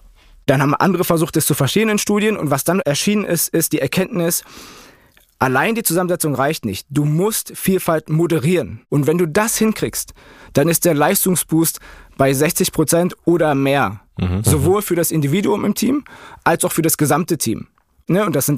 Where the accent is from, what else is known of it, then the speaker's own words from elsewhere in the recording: Berlin, Germany; Ich bin als Türke aus Berlin in Neustrelitz.